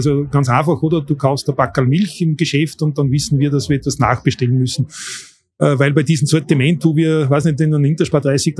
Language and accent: German; Bad Ischl, Upper Austria, Austria; Ja, ich komme aus Bad Ischl, also bin Oberösterreicher und wohne noch immer dort